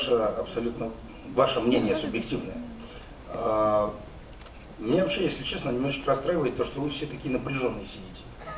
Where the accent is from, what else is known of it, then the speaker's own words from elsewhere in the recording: Moscow, Russia; А в моем родном городе Москва, я приезжаю